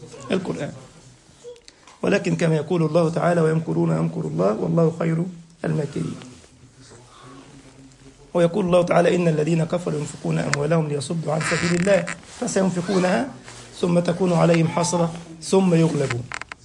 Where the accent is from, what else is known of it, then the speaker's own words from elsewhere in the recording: Egypt; شحرور والتاني اسمه ميزو عندنا في مصر، ميزو، شيخ ميزو.